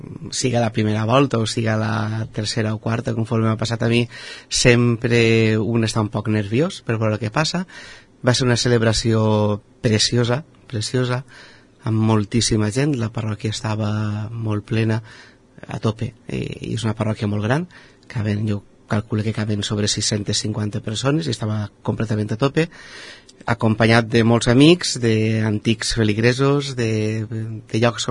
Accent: Gata, Valencian Community, Spain; pues res, soc de Gata, tinc 38 anys

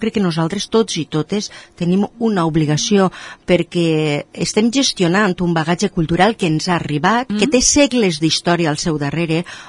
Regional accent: Valencian Community, Spain; d'aixes hortes arrelades al territori i que diuen tant dels nostres trets identitaris com a valencians.

